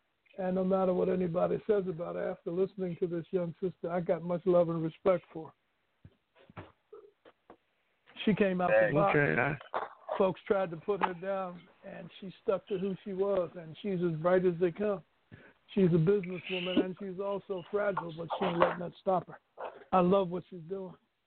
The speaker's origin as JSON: {"language": "English", "region": "New York", "country": "United States", "tie": "born or raised there", "lives_now": "California, United States", "said": "Born in St. Albans, Queens. Grew up in New York."}